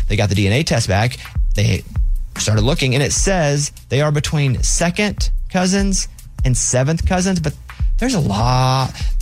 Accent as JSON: {"language": "English", "region": "Arkansas", "country": "United States", "tie": "born or raised there", "said": "I grew up in Arkansas, but I guess I'm a Bruins fan."}